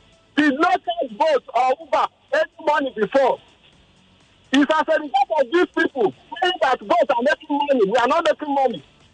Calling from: Magodo, Lagos, Nigeria; I'm calling from Magodo.

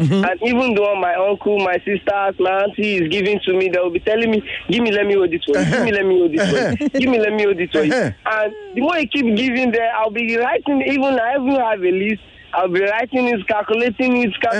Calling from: Ayobo, Lagos, Nigeria; I'm calling from Ayobo.

